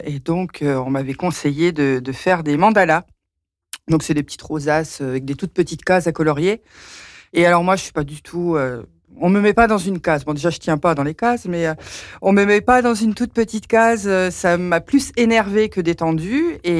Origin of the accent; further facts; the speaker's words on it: France; Donc, j'ai 43 ans. Je suis originaire d'Estivareil.